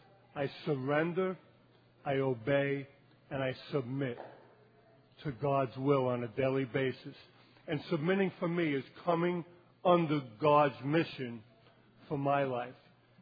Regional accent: Queens, New York, United States; I'm from Queens, New York, and my home group is the Queens Gratitude Group of AA by JFK Airport.

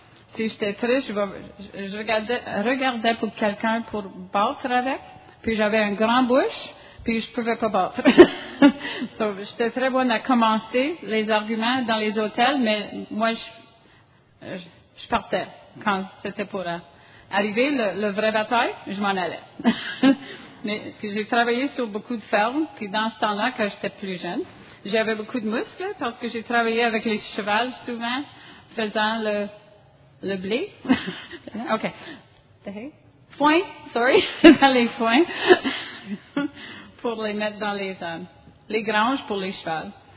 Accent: Ottawa, Ontario, Canada; born there; French is a second language; now in Saint-Albert, Canada; Je suis venue au monde à Ottawa, dans une famille où on ne montre pas beaucoup nos émotions.

